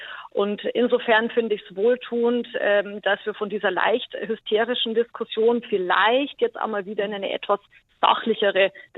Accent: Bavaria, Germany; wie man bei uns in Bayern so schön sagt

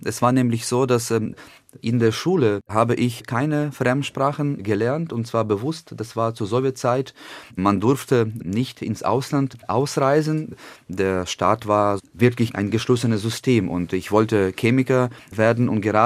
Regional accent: Lviv, Lviv Oblast, Ukraine; German is a second language; also mitten in meine Heimatstadt Lemberg, zu Fall gebracht wurde

